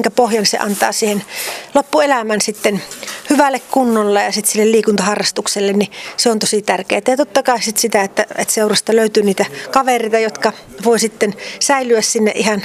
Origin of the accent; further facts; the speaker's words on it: Varkaus, North Savo, Finland; Joo, kyllä näin, että tosiaan Varkaudesta olen kotoisin